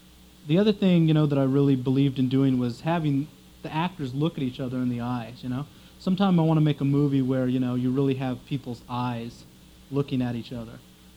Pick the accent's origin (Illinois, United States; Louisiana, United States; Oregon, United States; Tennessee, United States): Oregon, United States; But I did Smoke Signals in 87, and I grew up in Oregon, and I admired the filmmakers that were